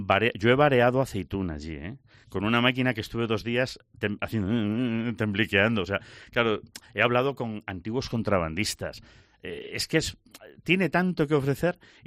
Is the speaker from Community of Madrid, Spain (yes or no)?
no; Lugo, Galicia, Spain; es que yo soy de Lugo